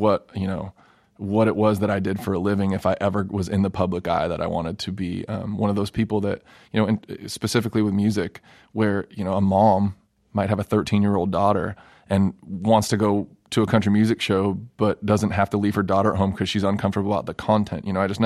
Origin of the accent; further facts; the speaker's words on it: Los Angeles, California, United States; the coolest time that's happened was when I got to go back and play my hometown. A couple months back, we played the Hollywood Bowl.